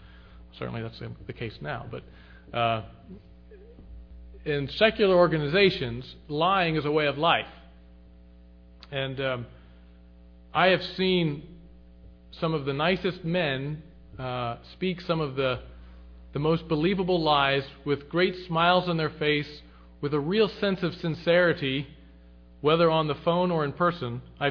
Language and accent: English; Lititz, Pennsylvania, United States; and I know the case in Lititz, Pennsylvania, which is where I'm from